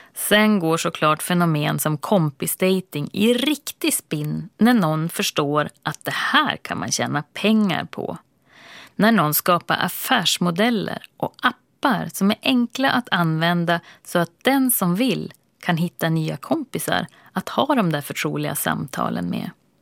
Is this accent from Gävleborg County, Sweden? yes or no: no; Vännäs, Västerbotten County, Sweden; Den vintern störtade jag ut för slalombacken hemma i Vännäs i min blå overall.